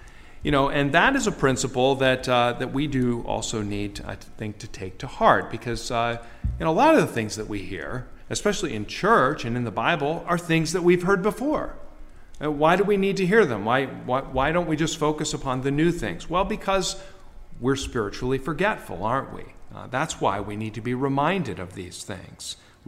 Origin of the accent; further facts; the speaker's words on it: Cleveland, Ohio, United States; I can say that because I grew up in Cleveland.